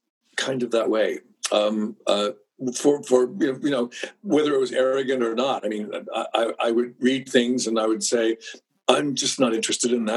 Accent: London, Ontario, Canada; And she also had her own television show when I was growing up in London, Ontario, At Home with Hope Garber.

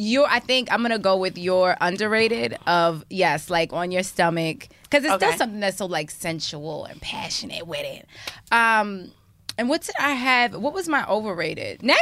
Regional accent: Baltimore, Maryland, United States; accent: Baltimore; You know my Baltimore accent.

